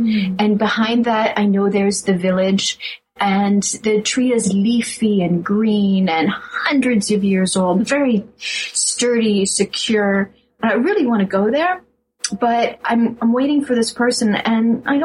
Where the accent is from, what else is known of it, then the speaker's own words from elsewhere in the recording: Pennsylvania, United States; now in France; I grew up in Pennsylvania, and it's so green. I do miss that. I do not miss those snows. And they have been this winter. We're in southern France, and area is very different.